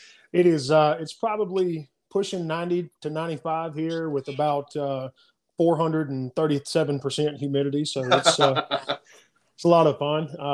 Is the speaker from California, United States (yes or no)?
no; Mississippi, United States; I'm 32 years old. I was born and raised right here in Mississippi, been in the central part really my entire life with the exception of college.